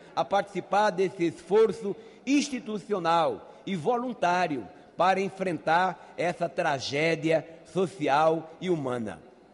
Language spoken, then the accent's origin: Portuguese; Acari, Rio Grande do Norte, Brazil; also born or lived in Santa Cruz; eu sou de Acari, Rio Grande do Norte, e ele também é de Acari, quer dizer, eu nasci em Santa Cruz, mas morei em Acari durante toda a minha vida.